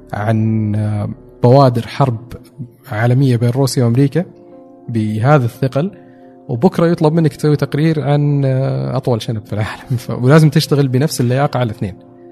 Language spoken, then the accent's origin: Arabic; Saudi Arabia; طبعا ساهم فيها اني سعودي فقالوا هذا فاهم اكثر